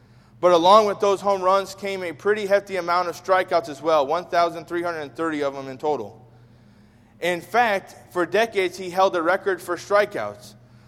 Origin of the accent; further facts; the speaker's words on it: Chicago, Illinois, United States; I'm from Chicago, and I used to watch the Chicago Bulls during this era all the time.